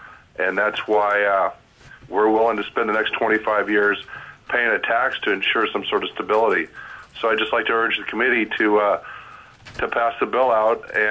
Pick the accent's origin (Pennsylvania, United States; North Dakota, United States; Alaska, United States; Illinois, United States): Alaska, United States; Petersburg; I'm from Petersburg, lifelong resident. I'm a Saner.